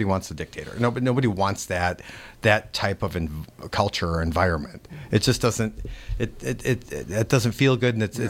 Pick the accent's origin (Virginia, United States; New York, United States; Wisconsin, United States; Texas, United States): Wisconsin, United States; Appleton; moved away; And we're both from Appleton, Wisconsin, went to high school, like I said, together.